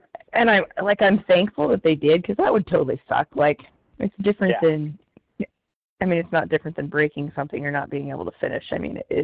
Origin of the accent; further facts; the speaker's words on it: Riggins, Idaho, United States; I grew up in Riggins, Idaho. Did a local 5K with my family.